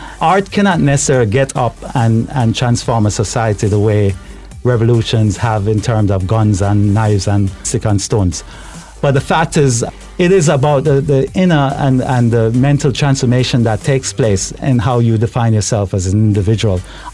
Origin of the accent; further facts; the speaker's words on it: Jamaica; I'm always a Jamaican, and essentially I'm very proud of it